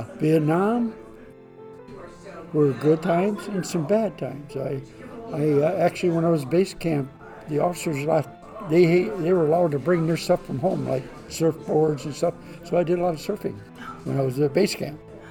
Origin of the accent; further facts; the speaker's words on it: Michigan, United States; I'm originally from Michigan.